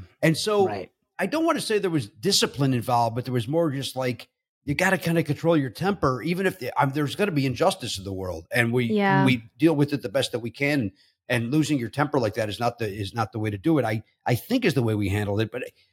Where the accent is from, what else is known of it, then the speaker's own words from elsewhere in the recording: Chicago, Illinois, United States; which I did not experience growing up in the South suburbs of Chicago.